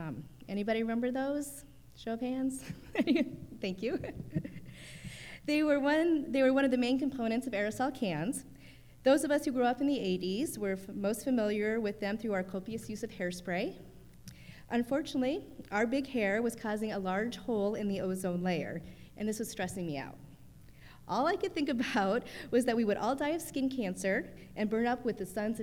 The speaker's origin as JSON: {"language": "English", "region": "Iowa", "country": "United States", "tie": "born or raised there", "said": "Perhaps it was because growing up in Iowa, I was constantly deluged with weather reports and how it would affect the corn crops."}